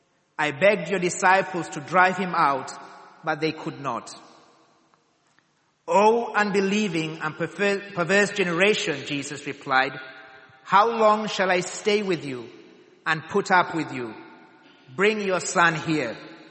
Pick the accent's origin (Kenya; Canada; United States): Kenya; now in Ashford, United Kingdom; My family and I come from Kenya, but we live in Ashford, just down the road from here.